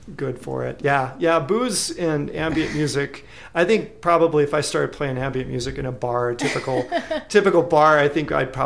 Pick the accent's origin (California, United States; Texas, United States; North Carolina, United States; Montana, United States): Montana, United States; Billings; I did. Yeah, I grew up here in Billings.